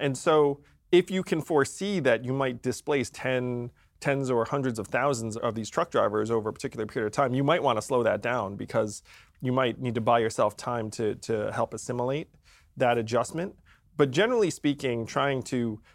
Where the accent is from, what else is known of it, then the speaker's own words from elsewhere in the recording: New York, United States; born there; I was born in upstate New York. My parents are immigrants from Taiwan.